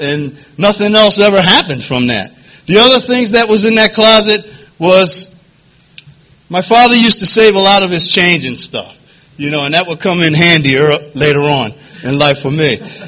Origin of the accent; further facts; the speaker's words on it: Philadelphia, Pennsylvania, United States; I grew up in North Philadelphia. You know, I come from a family, there was five children, and I was the oldest one.